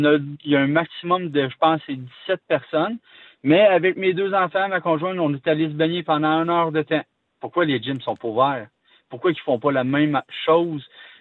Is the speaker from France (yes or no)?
no; Drummondville, Quebec, Canada; Ben, on est de Drummondville, dans le fond.